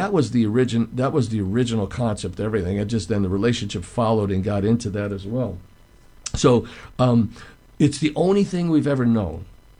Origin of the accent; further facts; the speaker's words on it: Cleveland, Ohio, United States; Growing up in Cleveland, I grew up in a really rough part of town.